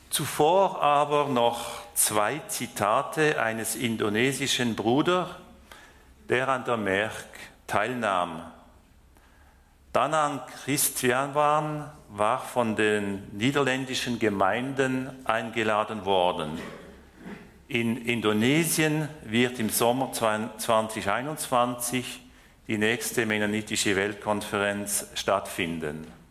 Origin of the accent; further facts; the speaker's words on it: France; German is a second language; Es ist nicht gerade meine Muttersprache. Ihr wisst ja, dass ich in Frankreich aufgewachsen bin und die ganze französische Schule gemacht habe.